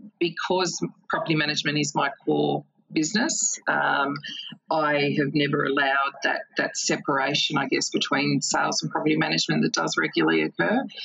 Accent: Sydney, New South Wales, Australia; I'm born and bred in Sydney

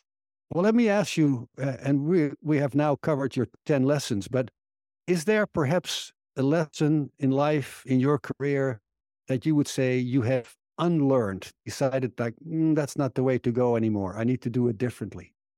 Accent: United States; yes, I'm American, and I would say proud to be American.

